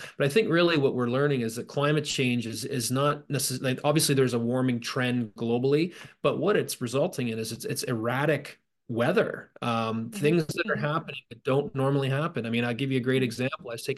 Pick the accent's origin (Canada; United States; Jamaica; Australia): Canada; Ontario; I'm from the Toronto area